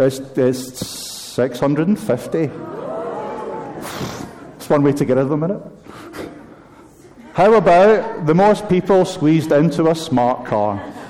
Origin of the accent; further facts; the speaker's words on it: Scotland, United Kingdom; When I was growing up in Scotland, we got